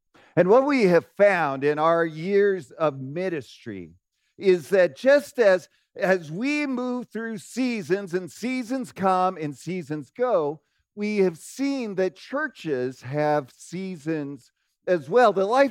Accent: Phoenix, Arizona, United States; I grew up in Phoenix. And in Phoenix, your view of seasons are like totally skewed.

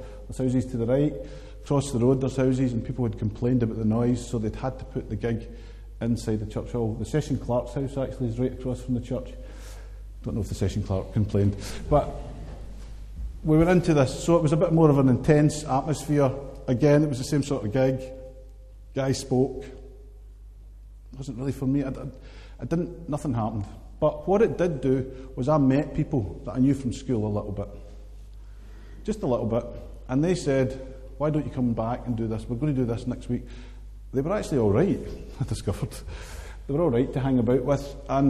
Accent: Stewarton, Scotland, United Kingdom; I grew up in a little town. The middle picture is a picture of my hometown called Stourton in Ayrshire.

